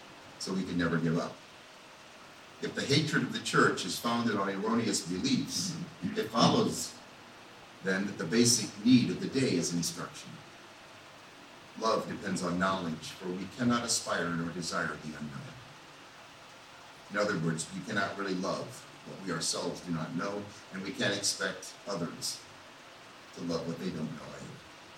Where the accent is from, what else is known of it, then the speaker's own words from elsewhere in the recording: Ohio, United States; also born or lived in Ann Arbor; I'm from Ohio, and all that entails. I'm not alone. But I lived in Ann Arbor for several years